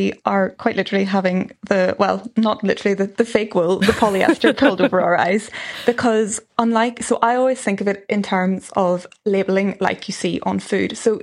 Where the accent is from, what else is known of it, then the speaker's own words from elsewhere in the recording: Ireland; I think as Irish people, especially in this weather, we're so adept at layering anyway.